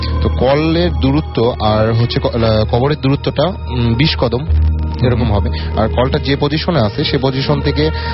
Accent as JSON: {"language": "Bangla", "region": "Rajshahi Division", "country": "Bangladesh", "tie": "born or raised there", "said": "তো আমরা খুব তাড়াতাড়ি আমাদের গ্রামের বাসায় চলে আসি, রাজশাহীতে আমার গ্রামের বাসা।"}